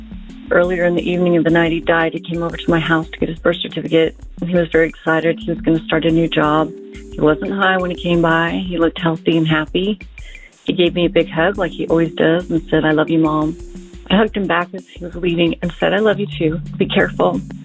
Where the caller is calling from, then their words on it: Salt Lake City, Utah, United States; I'm calling from Salt Lake City, Utah.